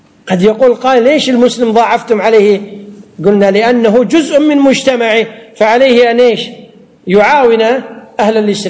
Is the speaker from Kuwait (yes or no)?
yes; Kuwait; يمكن يسميه عندنا في الكويت شو يسمونها